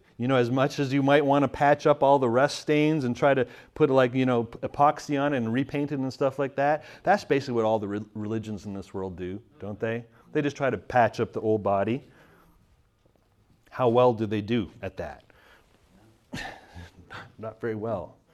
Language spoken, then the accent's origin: English; Canada; I'm from Canada, so apologize.